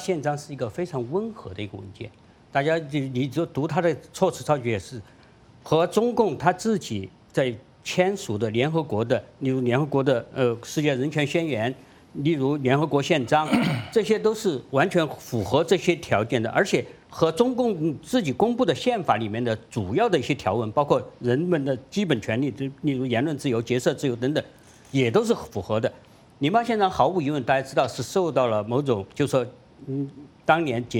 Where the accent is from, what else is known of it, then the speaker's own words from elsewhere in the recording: China; 因为我们是中国人